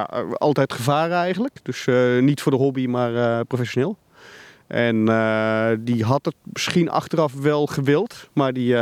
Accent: Zeeland, Netherlands; Oké, okay, nou, ik ben geboren en getogen in Zeeland.

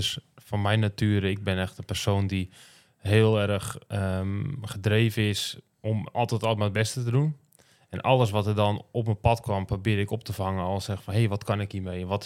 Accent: North Holland, Netherlands; ik kom uit West-Friesland, Noord-Holland. Ze zijn wel best wel nuchter volkje.

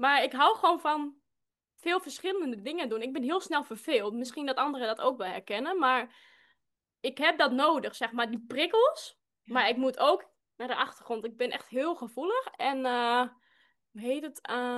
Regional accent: Friesland, Netherlands

